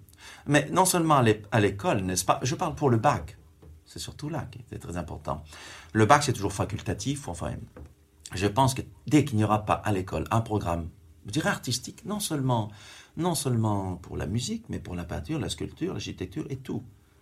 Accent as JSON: {"language": "French", "region": "Hauts-de-France", "country": "France", "tie": "born there", "said": "je suis né près de Douai. À Oisiers, c'est une ville... mineur, n'est-ce pas?"}